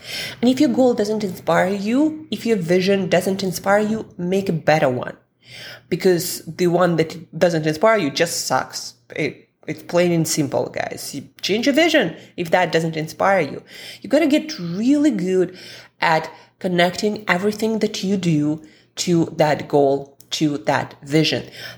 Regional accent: Russia; moved away; also born or lived in Italy / Switzerland; So I've been around, and of course, you know, I'm from Russia, so I lived there too.

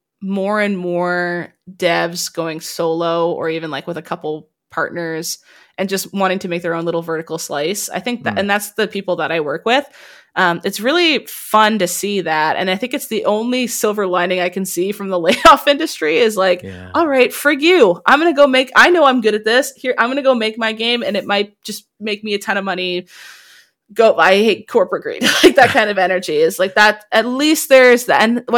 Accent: Halifax, Nova Scotia, Canada; because I'm from Halifax, Nova Scotia.

